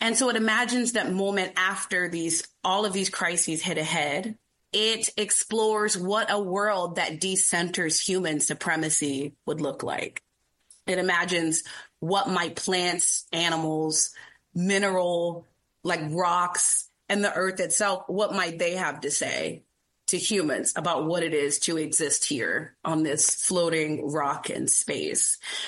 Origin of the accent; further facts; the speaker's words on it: California, United States; So I was raised in California, in Southern California.